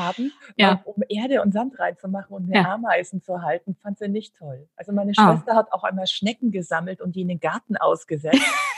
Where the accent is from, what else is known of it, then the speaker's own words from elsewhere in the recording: Augsburg, Bavaria, Germany; moved away as an adult; also born or lived in New York, United States; aufgewachsen bin ich in Augsburg, also Bayern, Schwaben, die Ecke. Bin aber dann mit Anfang 20 nach Düsseldorf, der Liebe wegen dem Kerl. Dort aber nicht lang geblieben, bin dann nach New York, habe meine Ausbildung als Schauspielerin dort weitergemacht, bin zurückgekommen nach Deutschland